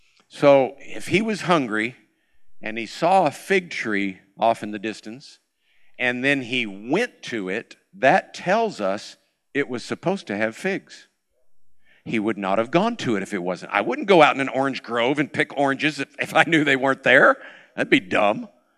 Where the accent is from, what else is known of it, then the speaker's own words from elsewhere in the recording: Florida, United States; I was born and raised in Florida.